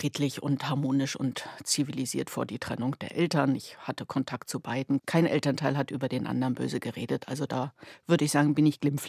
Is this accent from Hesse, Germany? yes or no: no; Schwerin, Mecklenburg-Vorpommern, Germany; also sein höchster Job war mal Oberbürgermeister von Schwerin, meiner Heimatstadt.